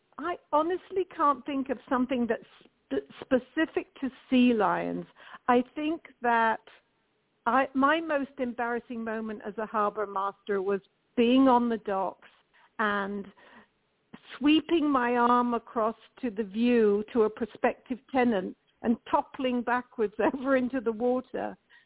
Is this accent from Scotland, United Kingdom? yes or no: no; Bristol, South West England, United Kingdom; now in San Francisco, United States; I was born in Bristol in England, which has a lot of parallels to where I am now in San Francisco, because both have suspension bridges and both are ports.